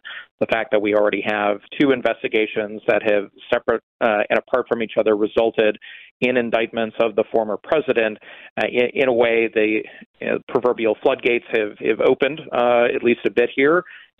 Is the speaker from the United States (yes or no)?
yes; Buffalo, New York, United States; I most kids in the 80s growing up in Buffalo, like watching Commander Tom